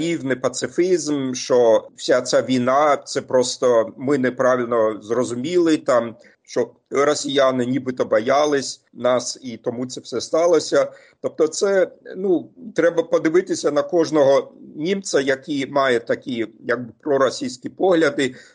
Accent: East Germany, Germany; особливо я сам з Східної Німеччини

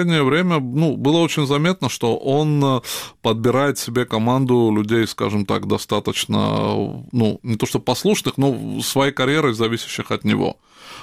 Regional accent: Tbilisi, Georgia; я сам, будучи родом из Грузии, я постоянно вот поддерживаю связи с родиной. Ну, будучи из Тбилиси, я часто там бываю.

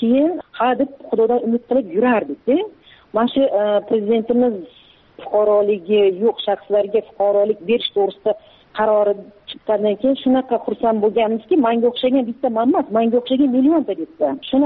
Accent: Kazakhstan; moved away; Masalan, o'zimni tug'ilib o'sgan yurtimga bora olmayman. Borishim uchun ana Qozog'iston Respublikasining posolstvosiga borib, viza ochishim kerak.

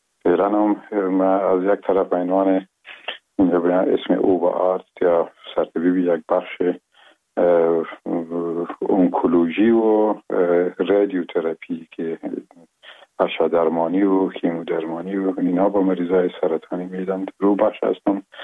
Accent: Afghanistan; ولایت لوگر مرز مربوطات ولسوالی محمد آقا یک قریه با اسم گمران و شیرازه یاد میشه از اونجا به دنیا آمدیم و اون سالای اول زندگی رو اونجا در آغوش پدر و مادر بزرگ شدیم

